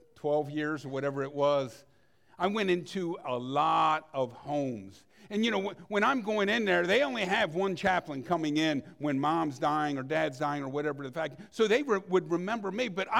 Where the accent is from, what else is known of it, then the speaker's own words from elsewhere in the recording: Salisbury, United States; I grew up in Salisbury. My mother grew up in Salisbury. My grandmother grew up in Salisbury. So from the early 1900s, one of us was in Salisbury.